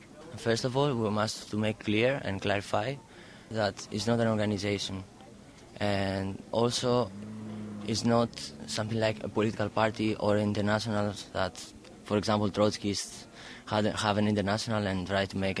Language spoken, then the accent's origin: English; Greece; moved away as an adult; now in Berlin, Germany; Originally I'm from Greece, but I live now in Berlin in the last 8 months.